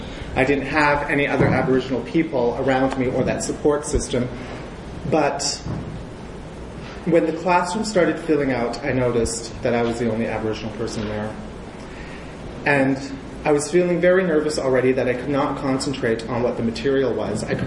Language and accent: English; Alberta, Canada; born, bred, and raised on the Blood Reserve, going to school.